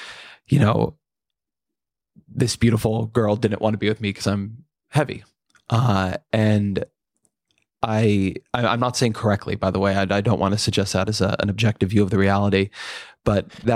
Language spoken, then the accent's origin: English; Irvine, California, United States; There's a guy named Kevin Drum, who was actually in my hometown of Irvine, California.